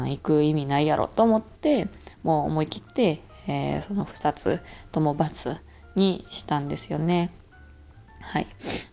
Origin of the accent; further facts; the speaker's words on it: Osaka, Japan; 今のところ私大阪から来たってのもあって